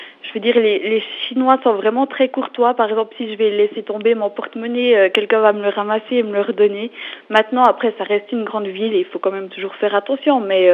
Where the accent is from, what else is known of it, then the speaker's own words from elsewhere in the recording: Switzerland; now in Shanghai, China; de ce qu'on peut trouver chez nous en Suisse.